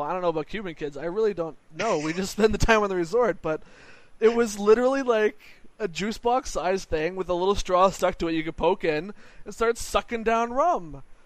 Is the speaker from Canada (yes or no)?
yes; Canada; as a Canadian